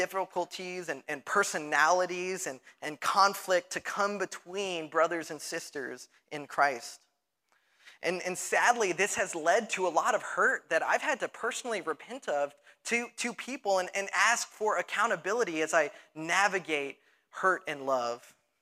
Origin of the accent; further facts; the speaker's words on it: the South, United States; I grew up in the South, and so often, I half grew up in the South, for those of you who know my story.